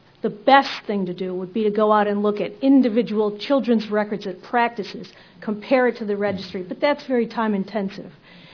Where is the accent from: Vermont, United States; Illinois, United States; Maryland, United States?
Vermont, United States; from Vermont.